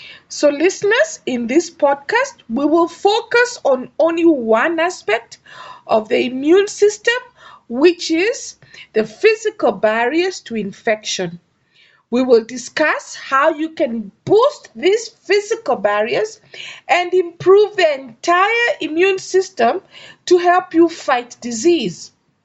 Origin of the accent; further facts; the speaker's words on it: Kenya; And from my home country of Kenya, I really thank